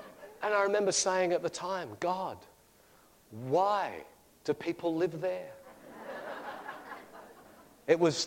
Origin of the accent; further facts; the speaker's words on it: Perth, Western Australia, Australia; Now, I'm originally from Perth.